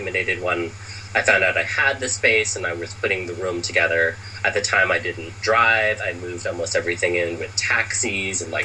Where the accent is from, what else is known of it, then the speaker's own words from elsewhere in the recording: Los Angeles, California, United States; also born or lived in New York; now in San Francisco, United States; I moved from New York to San Francisco probably a little bit over 5 years ago, and I grew up in Los Angeles